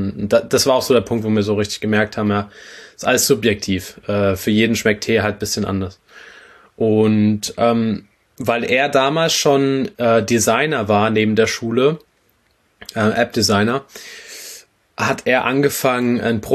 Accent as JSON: {"language": "German", "region": "Baden-Württemberg", "country": "Germany", "said": "bin aus Nähe von Karlsruhe"}